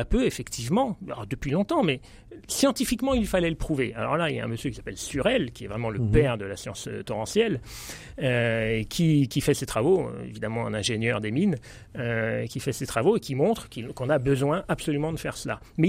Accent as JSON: {"language": "French", "region": "Brittany", "country": "France", "said": "Alors, en tant que breton d'origine, je ne pourrais pas vous dire que je ne suis pas sensible à cette histoire d'Arthur, à l'histoire arthurienne"}